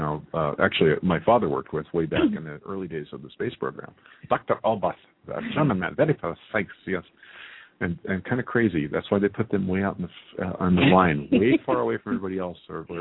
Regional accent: Scotland, United Kingdom; Paul, I'm Scottish like you.

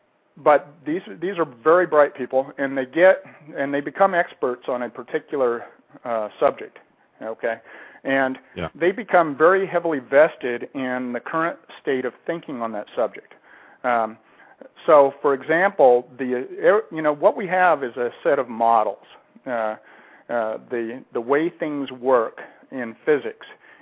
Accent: Lincoln, New Mexico, United States; also born or lived in Roswell; I grew up in that area, but I grew up in a little town. You know, Roswell's not big. It's a town of about 50,000 people. But I grew up in a town that makes it look big, a little town called Lincoln

